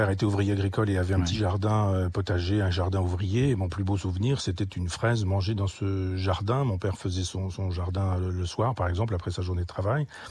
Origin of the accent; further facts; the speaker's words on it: Chambois, Normandy, France; c'est Chambois, mon village natal